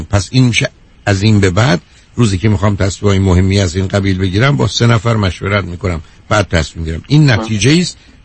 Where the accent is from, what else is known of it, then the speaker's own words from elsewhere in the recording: Iran; moved away as an adult; now in United States; این 40 سال قبل از ایران خارج شدم، آمدم امریکا،